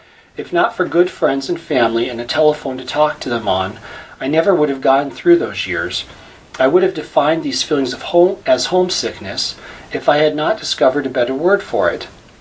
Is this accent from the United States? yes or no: yes; Marquette, Michigan, United States; In the fall of 1995, I moved to Kalamazoo, Michigan, in the same state as my hometown of Marquette, but nearly 500 miles from home, in fact on a different peninsula.